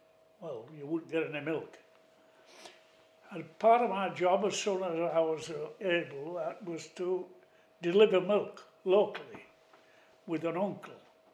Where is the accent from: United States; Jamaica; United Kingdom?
United Kingdom; Harrogate, Yorkshire and the Humber; We come from Harrogate in Yorkshire, in a small village known as Bachelor Gardens or Bilton, and a farming stock. I went to a church school.